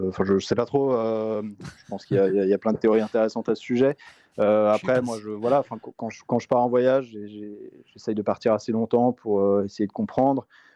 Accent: Auvergne-Rhône-Alpes, France; Il se passe entre la Sicile et ma région natale, qui est la Haute-Savoie.

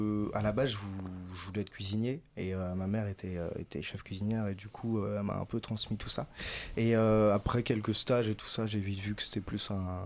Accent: Paris, Île-de-France, France; je suis parisien, mais je suis parti à Lyon faire ce qui s'appelle une mention complémentaire semellerie.

